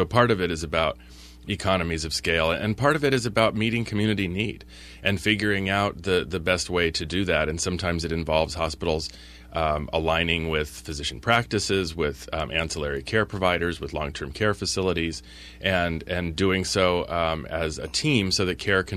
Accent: Washington, D.C., District of Columbia, United States; now in Vermont, United States; I come from Washington, D.C., and I've worked in Illinois and Denver

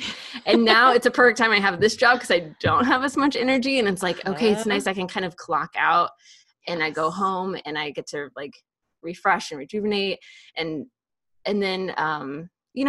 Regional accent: Iowa, United States; And so I'm from Iowa, and I contacted the University of Iowa about their equivalency and master's program.

